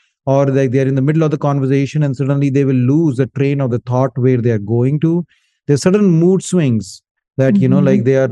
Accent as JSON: {"language": "English", "country": "India", "said": "I'm from India."}